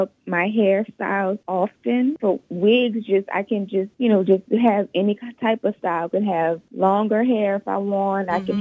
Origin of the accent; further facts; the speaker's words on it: New Orleans, Louisiana, United States; Yes, I'm from New Orleans.